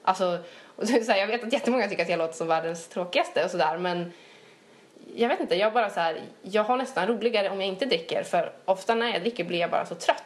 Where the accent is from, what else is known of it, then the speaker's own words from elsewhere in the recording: Norrland, Sweden; Jag kommer från Norrland.